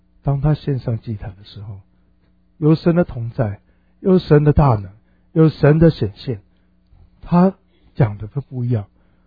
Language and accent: Chinese; China; 他是美国人，我是中国人